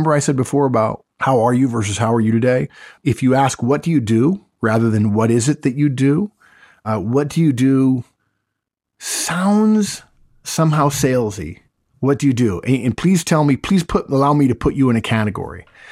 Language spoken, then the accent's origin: English; Arcadia, California, United States; I said, oh, that's interesting. I grew up in Arcadia.